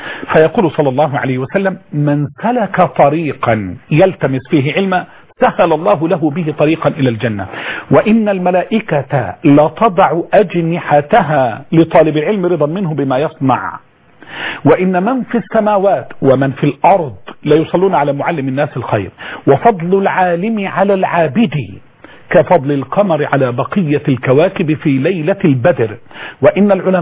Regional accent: Egypt; بل هناك عندنا في مصر في بعض الأماكن التي همشت عمدا لسنوات كثيرة

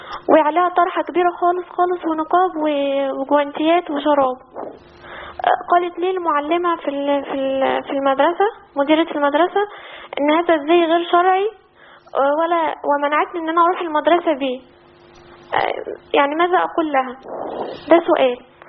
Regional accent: Egypt; now in Saudi Arabia; أنا مصرية مقيمة في السعودية

